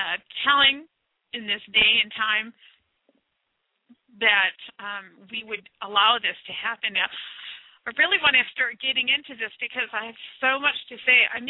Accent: Minnesota, United States; now in Missouri, United States; And I don't say that lightly because I grew up in Minnesota where it's really cold, but today it's actually really cold.

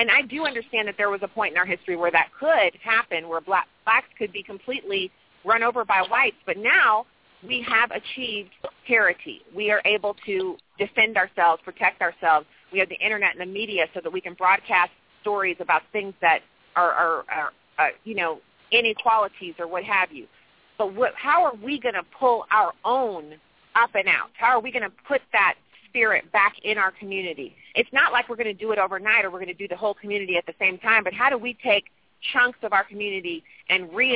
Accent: Germany; I'm a fourth-generation military veteran. And I grew up in Germany

